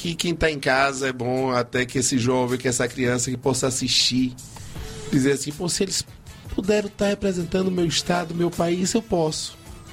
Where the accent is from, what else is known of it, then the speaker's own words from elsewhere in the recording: Salvador, Bahia, Brazil; born there; eu nasci em Salvador, não escolhi não, só tive a sorte de nascer aqui, né? Nessa cidade, nesse estado que é tão discriminado